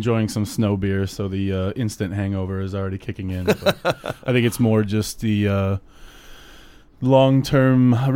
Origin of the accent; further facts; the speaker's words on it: Cleveland, Ohio, United States; I grew up in Cleveland. I went to college in Alabama.